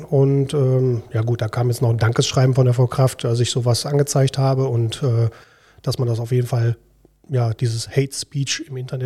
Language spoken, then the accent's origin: German; Dinslaken, North Rhine-Westphalia, Germany; Ja, Dienstlaken ist meine Heimat, Heimatstadt. Hier bin ich geboren, hier bin ich aufgewachsen